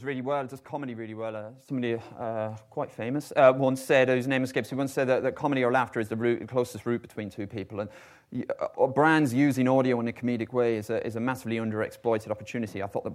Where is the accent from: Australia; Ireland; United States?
Ireland; I'm Irish, so it's a big thing every day.